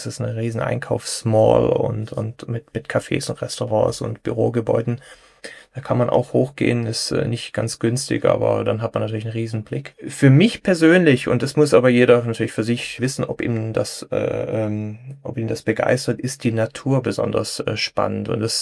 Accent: Freiburg, Baden-Württemberg, Germany; Also ich komme aus Freiburg

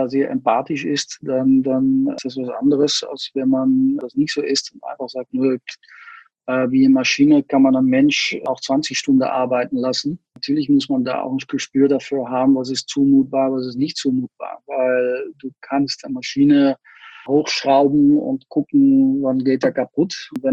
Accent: Netherlands; German is a second language; ich bin Holländer

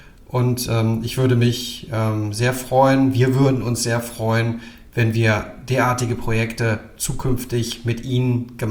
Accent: Rhineland, Germany; born there; 49 Jahre alt, ich bin gebürtiger Rheinländer.

